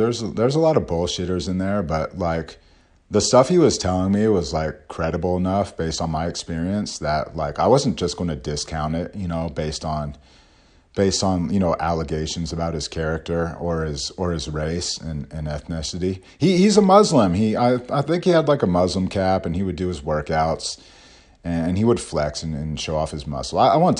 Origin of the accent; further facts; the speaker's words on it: Berkeley, California, United States; But we're both from Berkeley. So we both, you know, we grew up in the same area.